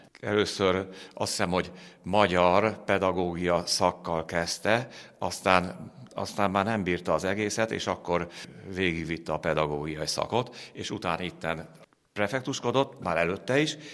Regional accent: Gyöngyös, Heves, Hungary; born there; egyébként annak idején Gyöngyösön volt, ahol születtem.

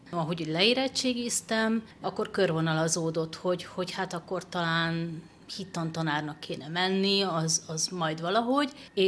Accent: Budapest, Hungary; pedig Budapesten nőttem föl, utaztam én a metrón, meg a hetes buszon korábban is

